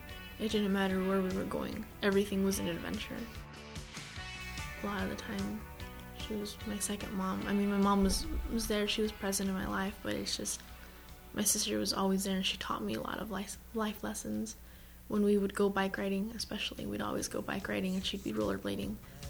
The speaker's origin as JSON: {"language": "English", "town": "Albuquerque", "region": "New Mexico", "country": "United States", "said": "I'm from Albuquerque, I'm from here. I lived in a trailer for a while, and it was really nice."}